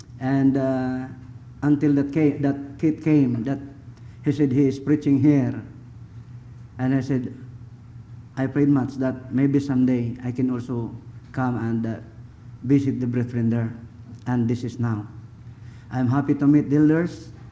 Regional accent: Philippines; now in United States; For those who do not know yet … We came from the Philippines, not from the Philistines.

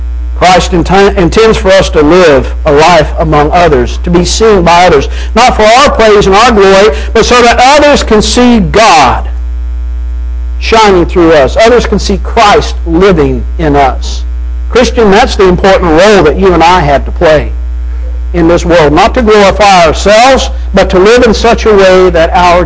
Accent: Arkansas, United States; because where I grew up in Arkansas, there were a lot of hills, a lot of trees.

